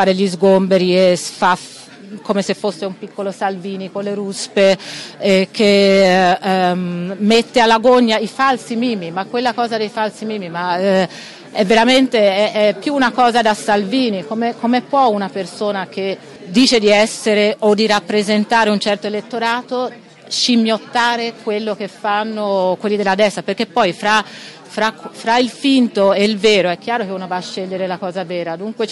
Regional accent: Florence, Tuscany, Italy; una cittadina del mondo, perché non ho vissuto solo qui, sono di Firenze, sono fiorentina, fiera di esserlo

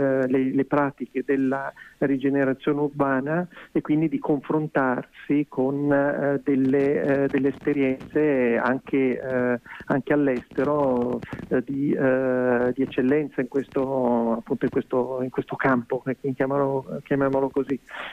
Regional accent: Milan, Lombardy, Italy; Sì, guarda, da milanese ti dico

